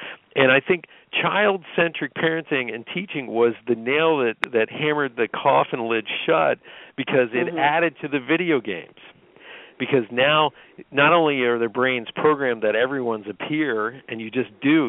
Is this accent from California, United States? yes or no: no; Pennsylvania, United States; I'm from Pennsylvania. I get it.